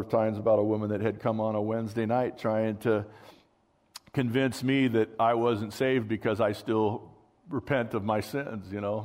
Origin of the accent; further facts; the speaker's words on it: California, United States; I'm from Southern California.